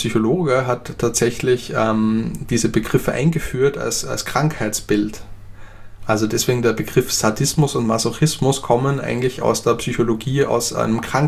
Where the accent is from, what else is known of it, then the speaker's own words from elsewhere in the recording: Graz, Styria, Austria; Ich komme zum Beispiel ursprünglich aus Österreich, und aus Graz, wo ich herkomme